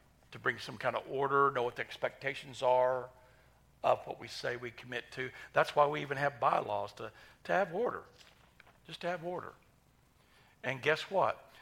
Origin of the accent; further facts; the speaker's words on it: Oklahoma, United States; Of course, I'm from Oklahoma. I don't realize they grow tobacco, you know, there in Kentucky.